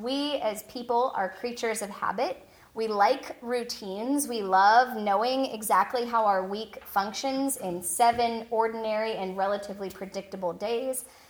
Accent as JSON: {"language": "English", "region": "Washington", "country": "United States", "said": "And I would swing by the grocery store because I'm from Washington and I could buy wine in the grocery store."}